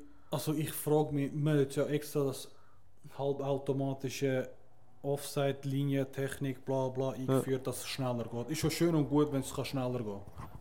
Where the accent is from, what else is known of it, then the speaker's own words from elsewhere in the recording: Turkey; German is a second language; das ist so nur bei uns in Türkei ist das so.